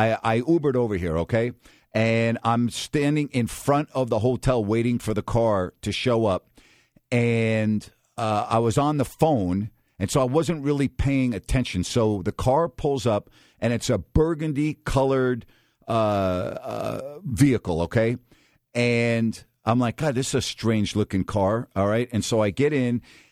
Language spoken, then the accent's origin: English; New York, United States; I go, I'm from New York, and I'm a Giants fan.